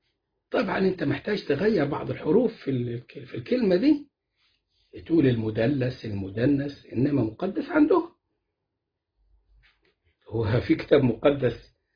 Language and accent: Arabic; Egypt; الأرثوذكس دول عندنا في مصر وشوية في الصرب